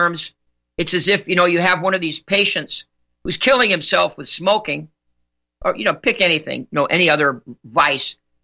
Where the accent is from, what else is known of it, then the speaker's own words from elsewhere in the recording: Los Angeles, California, United States; After Bozo the Clown, who I grew up with out in Los Angeles.